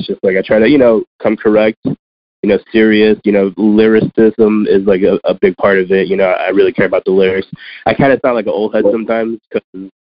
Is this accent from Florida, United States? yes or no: yes; Miami, Florida, United States; Obviously, I'm from Miami, but it's not New York